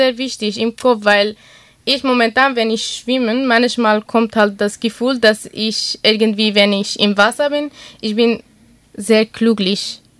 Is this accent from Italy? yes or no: no; Iraq; German is a second language; now in Germany